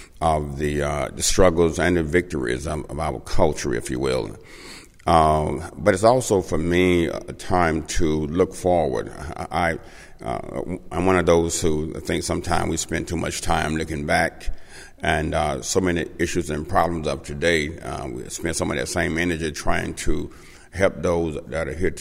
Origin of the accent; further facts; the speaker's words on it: Biloxi, Mississippi, United States; I was born and raised here in Biloxi. I'm a dyed-in-the-wood Biloxi boy.